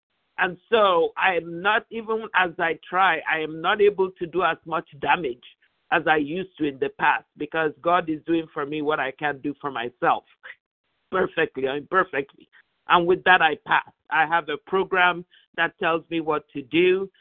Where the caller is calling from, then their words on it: California, United States; I'm calling from California.